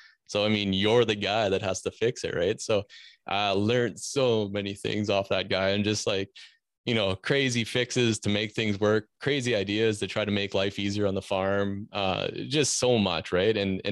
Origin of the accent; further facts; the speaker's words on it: Saskatchewan, Canada; So I grew up in Saskatchewan, again, another province here in Canada, and I grew up Northern Saskatchewan, grew up on a farm, small farm.